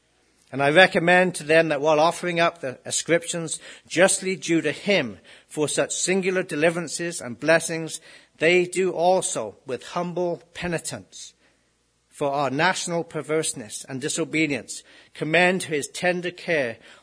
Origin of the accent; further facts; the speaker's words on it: Plymouth, South West England, United Kingdom; my hometown in Plymouth, England. That's where I was born and raised.